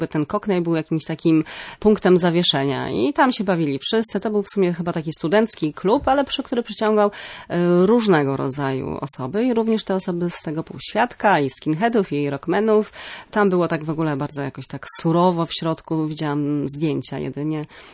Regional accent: Gdynia, Pomeranian Voivodeship, Poland; Ja wychowałam się na Chwarznie w Gdyni

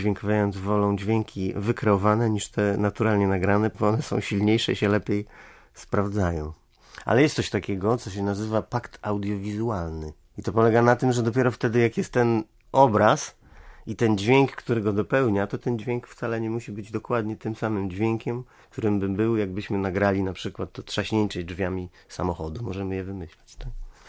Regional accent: Suwałki, Podlaskie Voivodeship, Poland; Pochodzę z Suwałki i spędziłem tam 4 lata w tym liceum

